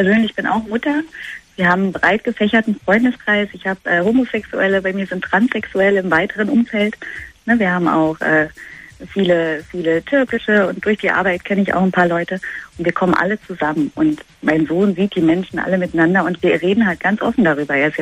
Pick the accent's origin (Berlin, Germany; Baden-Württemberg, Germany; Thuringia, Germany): Berlin, Germany; Ich komme aus Berlin.